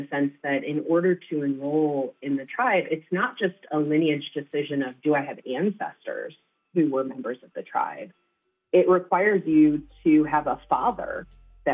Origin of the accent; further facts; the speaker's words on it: Iowa, United States; I grew up in Iowa, in eastern Iowa, in a relatively white community, as many of the communities in Iowa are.